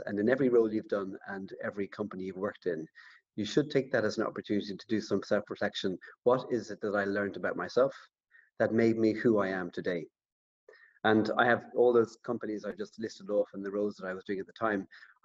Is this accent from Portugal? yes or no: no; Dublin, County Dublin, Ireland; you may hear from my accent, born and bred in Dublin